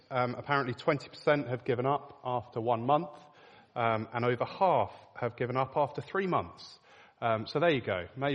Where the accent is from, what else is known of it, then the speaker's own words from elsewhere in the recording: United Kingdom; I found an article this week that said apparently a third of Brits make New Year's resolutions, so we're not average Brits in this room.